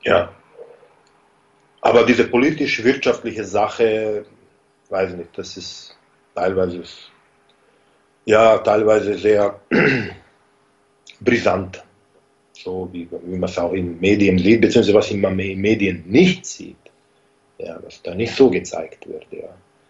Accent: Basel, Basel-Stadt, Switzerland; born there; ich bin in Schweiz geboren, in Basel, da hat meine Mutter hat sich da aufgehalten, die hat in Schweiz gelebt. Und da hat sie auch meinen Vater getroffen. Und da war ich so, bis mein zweiten Lebensjahr, circa.

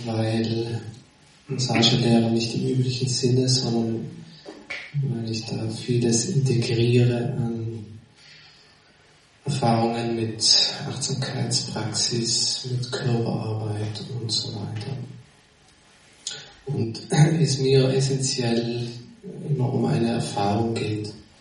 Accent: Trentino-Alto Adige, Italy; bin aus der Gegend hier, aus Südtirol. Und lebe dort mit meiner Familie, habe mittlerweile 4 Kinder.

